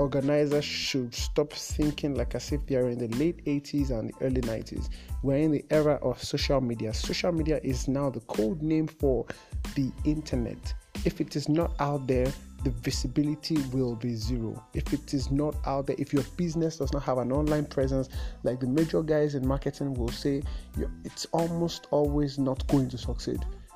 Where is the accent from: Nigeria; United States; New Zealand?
Nigeria; If you're an African and you're listening to this, I'm a Nigerian.